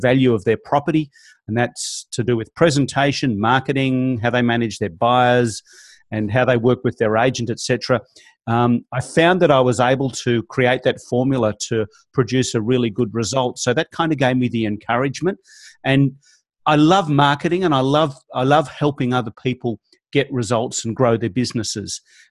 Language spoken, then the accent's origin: English; Melbourne, Victoria, Australia; I'm originally from Australia, obviously, as you can tell by my accent. And I'm originally from Melbourne.